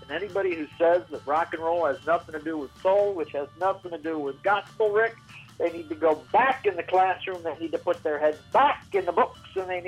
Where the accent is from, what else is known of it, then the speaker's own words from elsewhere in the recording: Chicago, Illinois, United States; growing up in Chicago, growing up with the blues